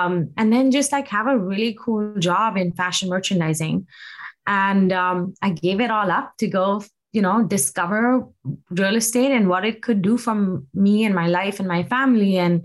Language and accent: English; India; moved away as an adult; now in United States; So I was born and raised in India, and I moved to the US in 2006. I had a pretty rich career in fashion merchandising back in India. And so when I moved to the US and moved to Seattle